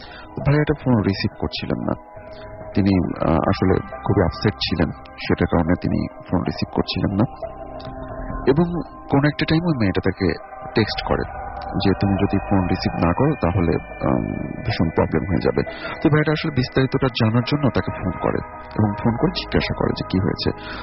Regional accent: Dhaka, Dhaka Division, Bangladesh; উত্তরা থেকে এসেছি।

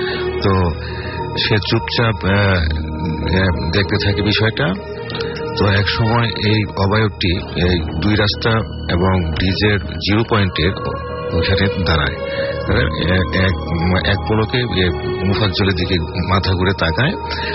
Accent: Mymensingh, Mymensingh Division, Bangladesh; আমি ময়মনসিংহ থেকে আসছি

